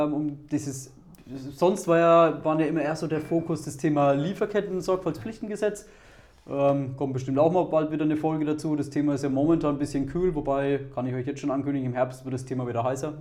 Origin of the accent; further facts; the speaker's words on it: Bavaria, Germany; ich komme ja aus Bayern